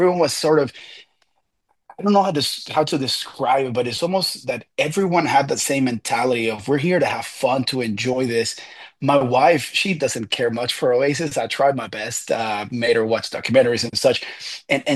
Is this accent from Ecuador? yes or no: yes; Ecuador; actually so a bit of a background. I'm originally from Ecuador, born and raised.